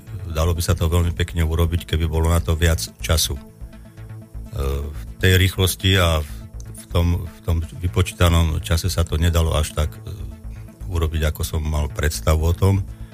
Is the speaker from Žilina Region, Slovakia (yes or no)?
yes; Žilina, Žilina Region, Slovakia; tak som Žilinčan